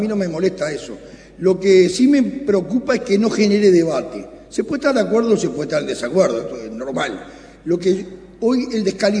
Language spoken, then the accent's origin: Spanish; Montevideo, Uruguay; Yo soy del Cerrito, vivía en un, nací en un garage, Basilio Araujo, 37-93, esquina Cosa Revuelta.